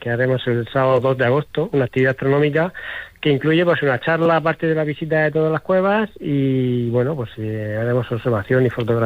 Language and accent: Spanish; Torre Pacheco, Region of Murcia, Spain; todos los que somos oriundos de Torre Pacheco la hemos conocido porque antiguamente nosotros podíamos ir y bañarnos allí.